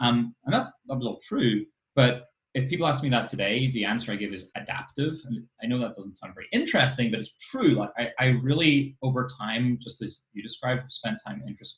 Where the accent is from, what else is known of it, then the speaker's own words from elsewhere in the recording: Ireland; I grew up in Ireland. It wasn't a particularly introspective culture.